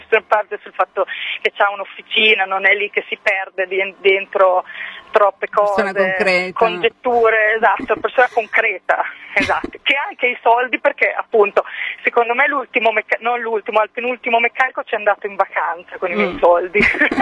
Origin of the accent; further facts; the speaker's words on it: Rimini, Emilia-Romagna, Italy; Io sono riminese di origine e cercavo un posto un po' dalle mie parti.